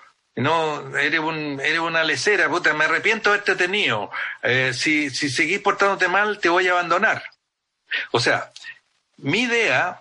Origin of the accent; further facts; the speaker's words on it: Argentina; somos mucho los argentinos, ¿se fija?